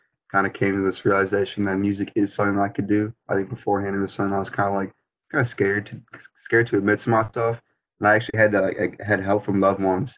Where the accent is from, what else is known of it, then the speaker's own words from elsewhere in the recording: St. Louis, Missouri, United States; I'm 22 years old. I'm from St. Louis, Missouri, and came to Iowa State to do mechanical engineering.